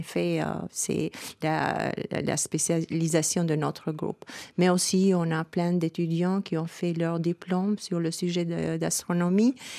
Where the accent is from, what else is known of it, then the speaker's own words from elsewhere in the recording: Tirana, Tirana County, Albania; also born or lived in Paris; Oui, je suis retournée à Tirana, je suis retournée de Paris en 1995.